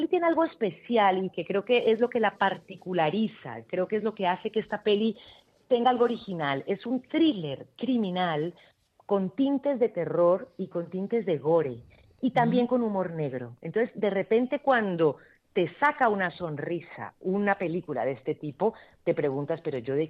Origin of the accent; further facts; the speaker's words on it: Colombia; por lo menos en mi caso, siendo colombiana